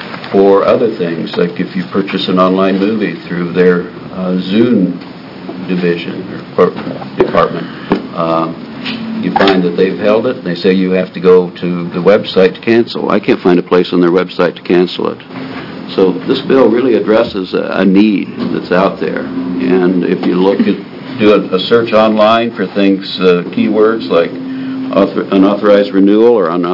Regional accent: Oregon, United States; from Deschutes County.

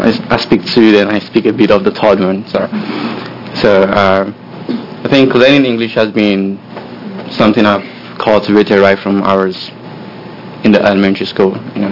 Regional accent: Nigeria; English is a second language; Coming from a country with over 250 languages, mm-hmm. Yeah, I come from Nigeria, who happens to be the most populated country in Africa.

